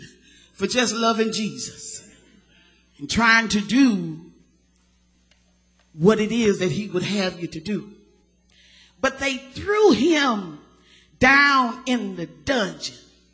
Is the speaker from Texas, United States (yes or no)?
yes; Texas, United States; I'm from Texas. I know what Polly Pop is. I was brought up on Polly Pop.